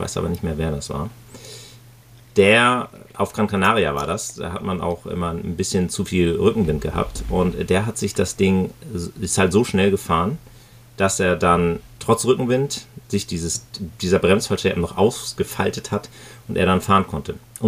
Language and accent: German; Northern Germany, Germany; im Norden, da wo ich herkomme, da ist halt immer viel Wind und da ist es auch biestig kalt im Winter.